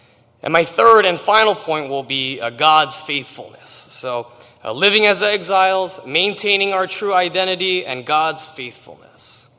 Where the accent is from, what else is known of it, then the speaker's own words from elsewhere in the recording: New York City, New York, United States; now in Pennsylvania, United States; I am from New York City. I grew up in all over in Harlem, in the Bronx, and in different parts of Queens. So I do consider myself a New Yorker through and through.